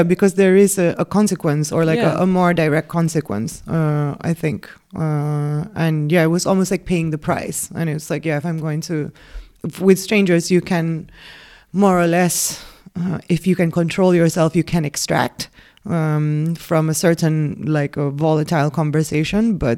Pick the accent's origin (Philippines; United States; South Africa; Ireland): Philippines; getting very good at attack, which is something that you're not really encouraged to do, especially as a Filipino woman.